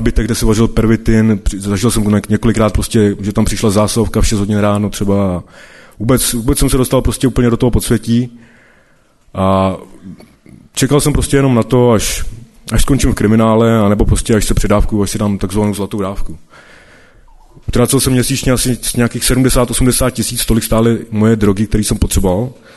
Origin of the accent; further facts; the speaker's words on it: Karlovy Vary, Karlovy Vary Region, Czechia; je mi 33 let a pocházím z Karlových Varů, takže to je úplně jiný konec republiky, než jste tady vy.